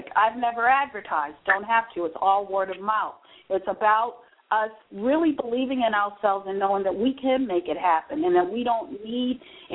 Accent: Baltimore, Maryland, United States; I grew up in East Baltimore, where you know it was as bad as East Baltimore is now. It was the same when I grew up on those streets.

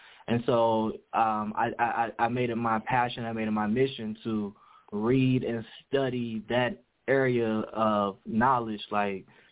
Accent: Cincinnati, Ohio, United States; Let's say, well, I'm from Cincinnati, born and raised, and how I made my way to Cuyahoga County, I got accepted into Kent State University.

